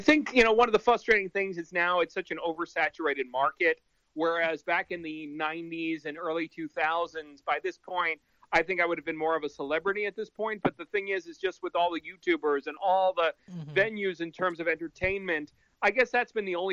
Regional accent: Ossining, New York, United States; I'm originally from New York. There was a small town about 45 minutes north of New York City called Ossining, New York.

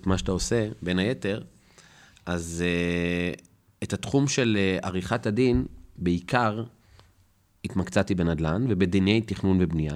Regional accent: Jerusalem, Jerusalem District, Israel; אני התחלתי בתור מתווך דירות בירושלים, אני ירושלמי.

